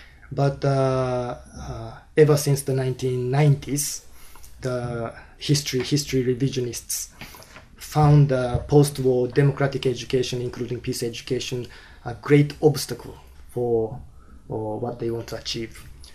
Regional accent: Hiroshima, Japan; And I was born in Hiroshima Prefecture and brought up here.

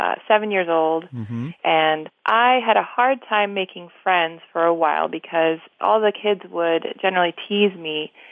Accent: Turkey; now in United States; I came from Turkey, and uh-huh. this was in 1981, and it was in Northern Virginia.

